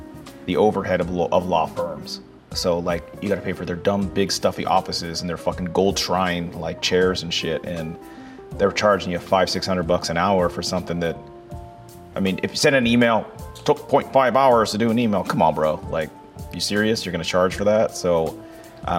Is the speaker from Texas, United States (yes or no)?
no; Pittsburgh, Pennsylvania, United States; so when we grew up in Pittsburgh, you know, where there was, I was one of five, tied for the oldest of my twin brother.